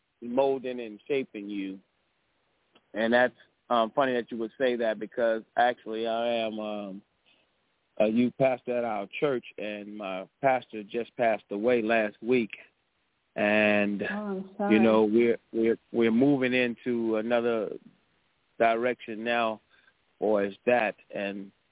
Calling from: Texas, United States

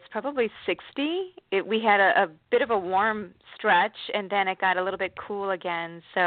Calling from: Washington, United States; From Washington State.

